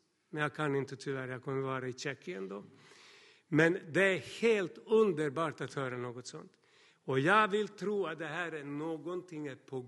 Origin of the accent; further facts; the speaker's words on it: Serbia; Swedish is a second language; now in Sweden; Därifrån flög jag till Serbien, var en dag hemma i min hemstad med mina bröder